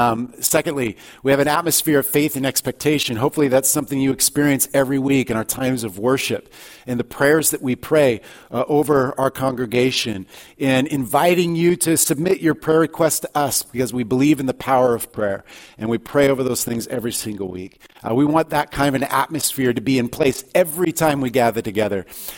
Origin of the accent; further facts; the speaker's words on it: Alaska, United States; I was struggling at having left my relationships, my friends, as a boy growing up in Alaska and having to start all over again.